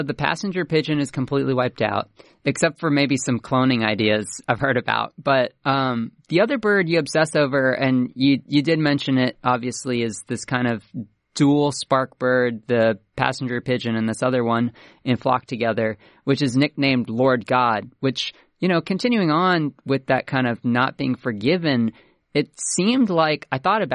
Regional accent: Florida, United States; I grew up in Central Florida

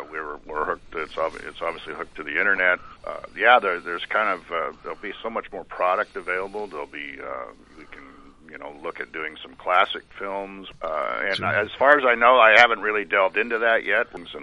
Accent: Story City, Iowa, United States; You know, I've been born and raised in Story City. I love Story City, and so it was a no-brainer to do this.

